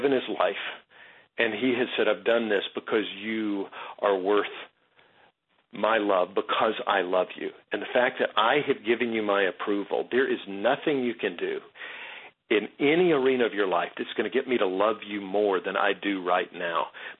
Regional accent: the South, United States; You got to excuse me, I'm from the South, so I'll say, am I scratching where you're itching?

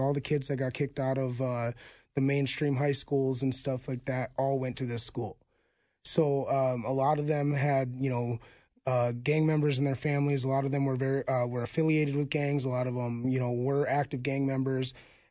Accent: Minneapolis, Minnesota, United States; So I'm from Northeast Minneapolis. I grew up out of my grandma's house, actually.

